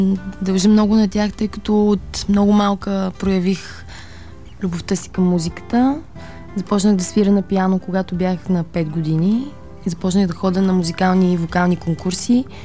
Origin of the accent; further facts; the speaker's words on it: Panagyurishte, Pazardzhik Province, Bulgaria; Да, съм родом от Панагюрище.